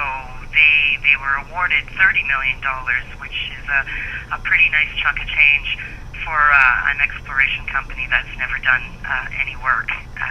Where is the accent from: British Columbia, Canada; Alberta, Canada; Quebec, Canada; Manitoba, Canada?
British Columbia, Canada; So I don't think that we as British Columbians are safe from uranium mining in the province just yet.